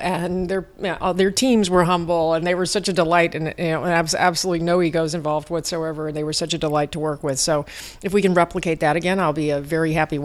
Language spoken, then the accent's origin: English; Chicago, Illinois, United States; I mean, I'm from Chicago, and I was on the Chicago Public School Board for 2 years